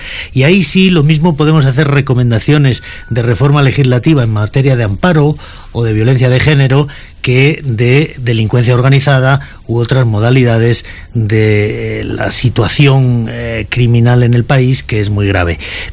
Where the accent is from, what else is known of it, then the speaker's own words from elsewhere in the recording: Madrid, Community of Madrid, Spain; born there; Yo soy nacido en Madrid. Mi familia, por parte de padres, de origen vasco, y por parte de madre, leonés.